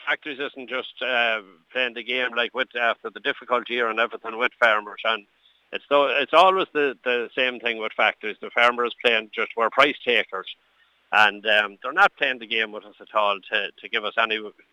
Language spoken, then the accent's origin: English; Connacht, Ireland; being local here, I'm from Leitrim there